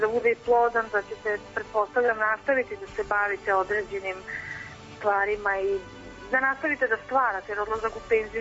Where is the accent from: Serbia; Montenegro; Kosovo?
Serbia; Belgrade; tako da ja sam u stvari iz Beograda, to više volim da kažem.